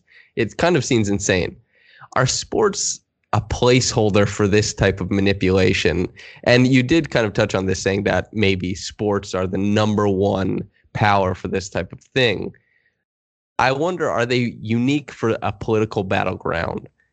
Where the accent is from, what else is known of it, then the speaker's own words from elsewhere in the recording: Saskatchewan, Canada; and I'm from Saskatchewan, I am well aware